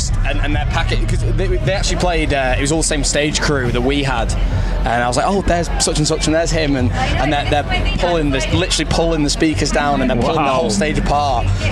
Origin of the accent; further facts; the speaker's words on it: Wales, United Kingdom; Yo, I'm from Wales, mate.